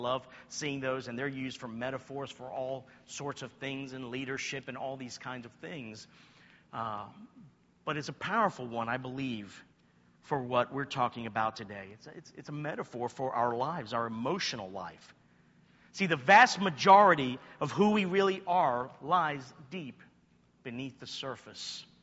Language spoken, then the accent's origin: English; New York, United States; I'm from New York, so I have a right to be rude, you know?